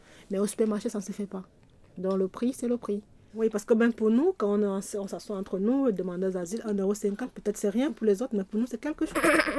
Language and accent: French; Cameroon; now in France; Je viens du Cameroun. Ça va faire bientôt 1 an que je suis là.